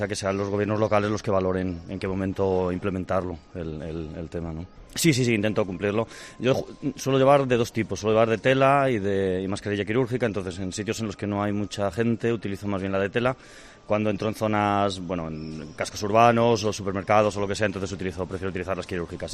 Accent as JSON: {"language": "Spanish", "town": "Santiago de Compostela", "region": "Galicia", "country": "Spain", "said": "Yo vengo de Santiago de Compostela"}